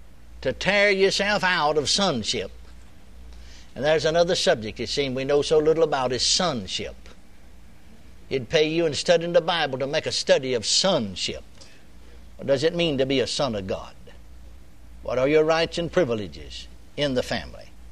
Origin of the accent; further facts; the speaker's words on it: Texas, United States; I remember when I first came over among Pentecostal people. Down in Texas. I was born and raised in Texas.